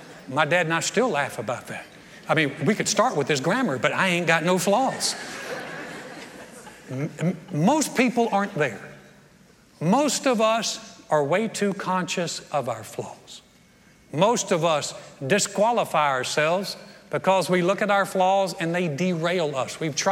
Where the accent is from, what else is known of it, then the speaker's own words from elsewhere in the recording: North Carolina, United States; But in the regions of the north, where I grew up in North Carolina, you would come out sometimes and my car